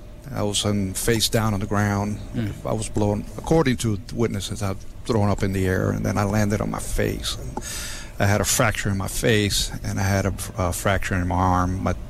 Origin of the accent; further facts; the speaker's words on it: Miami, Florida, United States; also born or lived in Puerto Rico; Well, I was born in Puerto Rico from my father's Cuban. Mm-hmm. My mother was Puerto Rican. But I grew up in Miami, Florida. That's where I call home.